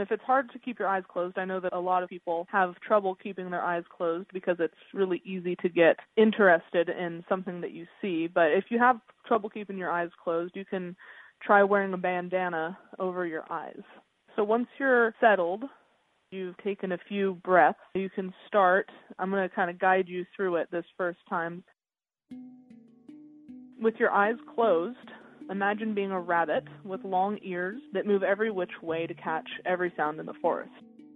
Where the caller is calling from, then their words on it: California, United States; I'm calling today from California. I run a nature program for kids out in the San Francisco Bay Area.